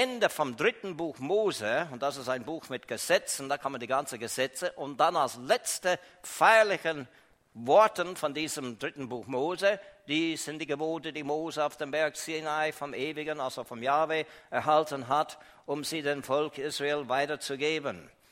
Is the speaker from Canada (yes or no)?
yes; Canada; Als Kanadier ist mein Oberhaupt, wenn man will, die Königin Elisabeth von England.